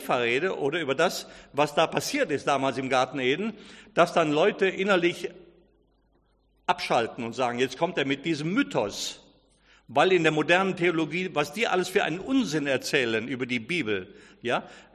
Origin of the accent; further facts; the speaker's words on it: Rhineland, Germany; wie man bei uns im Rheinland sagt, die haben das verdorben, versemmelt